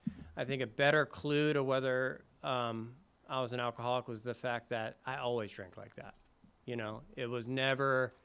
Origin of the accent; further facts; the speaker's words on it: California, United States; And so I love this part of town, and growing up in Ocean Beach was great.